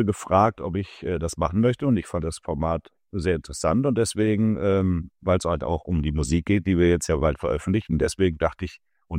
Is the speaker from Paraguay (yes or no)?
no; North Rhine-Westphalia, Germany; wir sind aus dem Ruhrgebiet